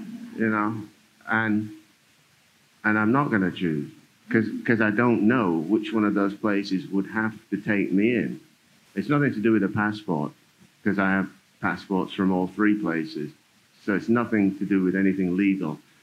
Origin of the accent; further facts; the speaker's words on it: St. Kitts & Nevis; also born or lived in England; now in United Kingdom; All four of my grandparents are from St. Kitts. I was born in St. Kitts.